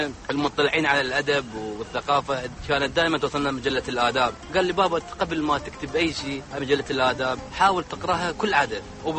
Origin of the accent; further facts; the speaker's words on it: Muqdadiyah, Diyala Governorate, Iraq; born there; اللي هو ابن مدينتنا. أنا من مواليد مدينة المقدادية شهربان، هاي المدينة الجميلة ذات الطبيعة الرائعة جدا،